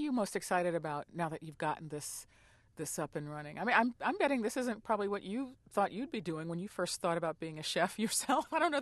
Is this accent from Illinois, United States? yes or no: no; New York, United States; I'm from New York. I'm just letting you know.